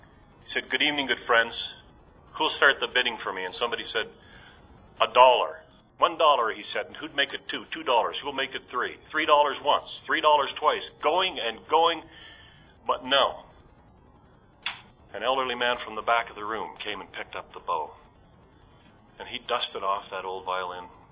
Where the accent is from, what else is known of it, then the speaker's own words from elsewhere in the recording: Canada; now in Washington, D.C., United States; I sobered up in Canada. I am a Canadian. I live in Washington, D.C., watching what you people are doing.